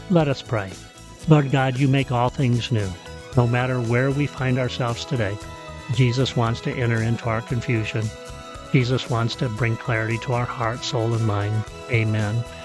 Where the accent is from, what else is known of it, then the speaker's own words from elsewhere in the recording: Rochelle, Illinois, United States; an F4 tornado with winds of 200 miles an hour hit my hometown in Rochelle, Illinois.